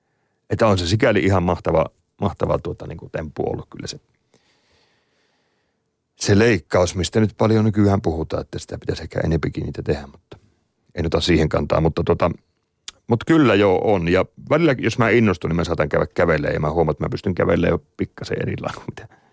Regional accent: Heinola, Päijät-Häme, Finland; Menin Heinolaan, siis kotikaupunkini postiin menin.

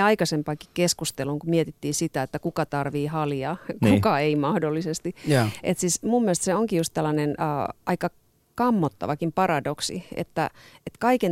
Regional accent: Oulu, North Ostrobothnia, Finland; mä itse olen Oulusta kotoisin.

